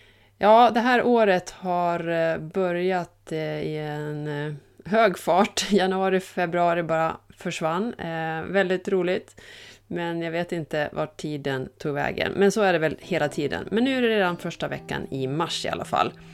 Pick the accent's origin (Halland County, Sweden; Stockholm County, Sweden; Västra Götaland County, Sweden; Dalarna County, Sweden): Dalarna County, Sweden; Jag är ju från Dalarna